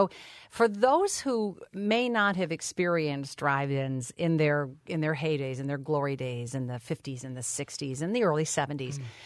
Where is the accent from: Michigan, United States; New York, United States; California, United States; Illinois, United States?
Michigan, United States; Ferndale; I grew up in Ferndale, and it was the Radio City